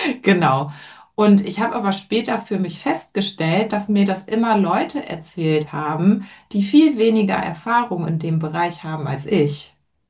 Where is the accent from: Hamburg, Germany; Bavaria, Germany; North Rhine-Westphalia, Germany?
Hamburg, Germany; born there; ich habe dann eben auch in meiner Geburtsstadt Hamburg Literatur studiert.